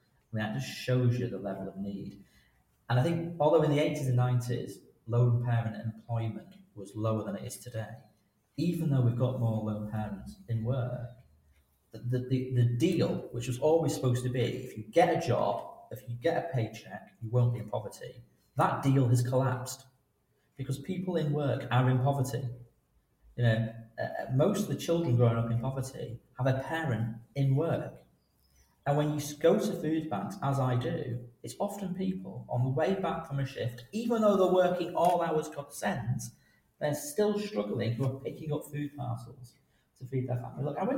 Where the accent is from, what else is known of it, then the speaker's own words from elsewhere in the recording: Manchester, North West England, United Kingdom; also born or lived in Salford; being born in Salford and growing up in Manchester